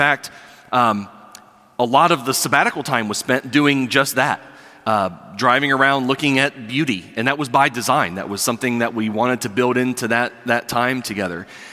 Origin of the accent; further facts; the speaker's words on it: Columbus, Ohio, United States; also born or lived in Loudoun County, Virginia; I was born in Columbus, Ohio, and we call Ohio home, but many of you don't know that from about age 2 to about age 9, my family lived in Northern Virginia up there in Loudoun County